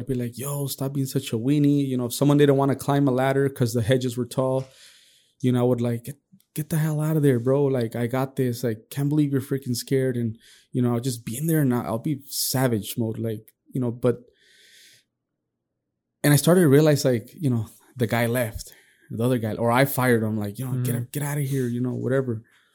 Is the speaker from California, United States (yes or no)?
yes; Azusa, California, United States; I grew up in Azusa